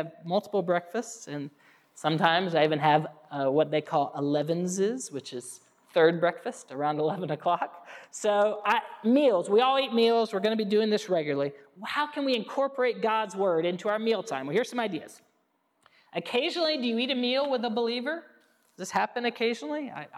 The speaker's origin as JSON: {"language": "English", "region": "Alabama", "country": "United States", "said": "I'm from Alabama. I'm an Alabama football fan."}